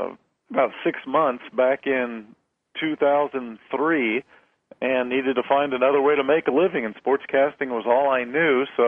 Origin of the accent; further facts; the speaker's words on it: San Diego, California, United States; I grew up in San Diego, but my first job opportunity was in small town Kansas.